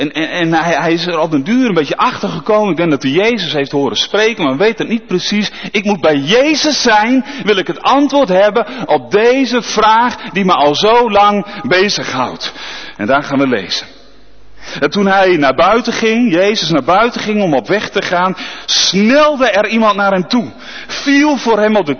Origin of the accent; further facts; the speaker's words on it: Nieuw Pekela, Groningen, Netherlands; Ja, ik kom uit Nieuw Pekela of All Places. Fantastisch dorp.